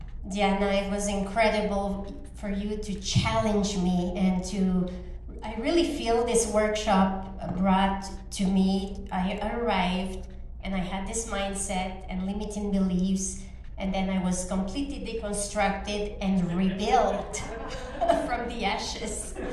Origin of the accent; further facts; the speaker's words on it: Canada; I'm a Canadian who is based part-time in Los Angeles